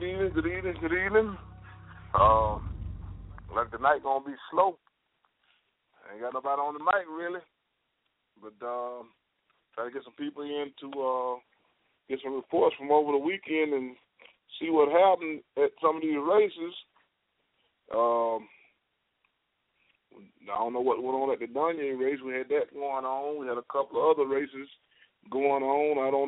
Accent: Gulfport, Mississippi, United States; I'm from right down there in little old Mississippi. That's why the name … fits so good. Down over in Gulfport down there.

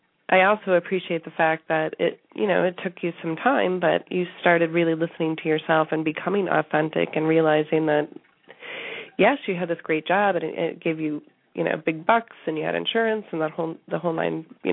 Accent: Florida, United States; And I'm originally from Florida, so I can't appreciate this water as much as I can when I'm in Florida in July.

